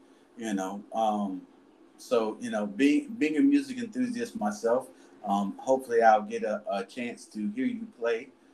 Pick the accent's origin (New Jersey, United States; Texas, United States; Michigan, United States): Michigan, United States; Yes. Yes, I'm also originally from Michigan.